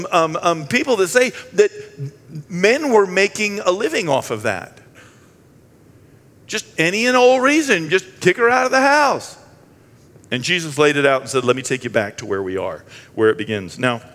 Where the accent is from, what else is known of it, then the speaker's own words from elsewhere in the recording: Bangor, Maine, United States; I'm not from Kentucky. I'm from Bangor, Maine. It's sacred up there too.